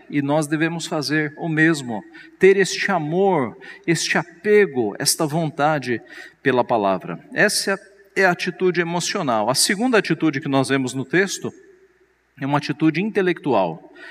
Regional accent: São Paulo, Brazil; Nós somos de São Paulo, mas minha família é toda do Ceará.

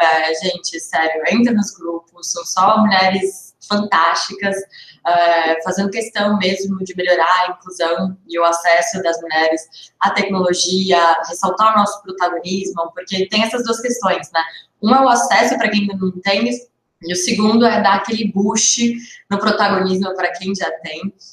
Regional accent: Brasília, Federal District, Brazil; eu sou natural de Brasília

